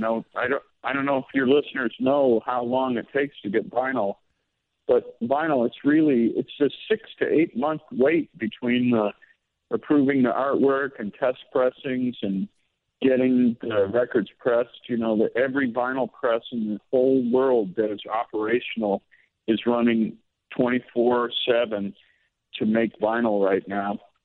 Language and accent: English; Batavia, United States; I grew up in Batavia, but my family doesn't have a house anymore, but we still have the lake house.